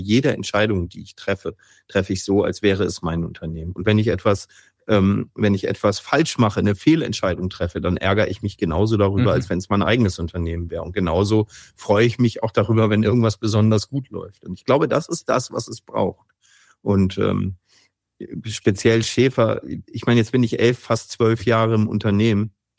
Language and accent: German; Lübeck, Schleswig-Holstein, Germany; now in Betzdorf, Germany; Also wir kommen aus Lübeck, meine Familie und ich. Meine Familie, das ist meine Frau und meine zwei Kinder.